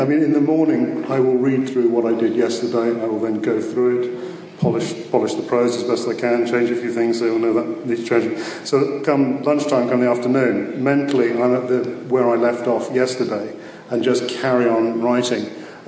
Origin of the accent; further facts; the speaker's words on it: Rutland, East Midlands, United Kingdom; I grew up in Rutland, which is this amazingly rural area in the UK. Don't get me wrong, I love it. I mean, I still live there. But I grew up as a teenager in the 70s